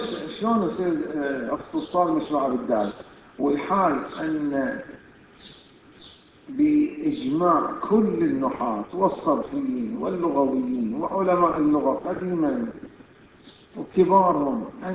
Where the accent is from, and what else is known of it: Bahrain